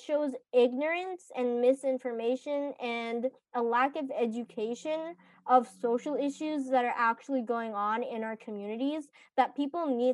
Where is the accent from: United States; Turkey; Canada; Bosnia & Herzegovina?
Canada; Waterloo, Ontario; Yeah, so I'm actually from Waterloo.